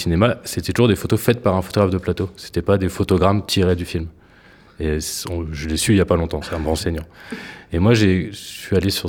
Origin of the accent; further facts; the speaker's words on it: Lille, Hauts-de-France, France; Parce que je viens de Lille